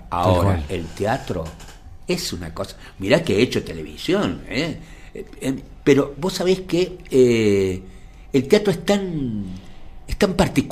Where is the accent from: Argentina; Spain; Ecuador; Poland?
Argentina; Y es la manera, es la distinta manera de expresar nuestra identidad como argentinos.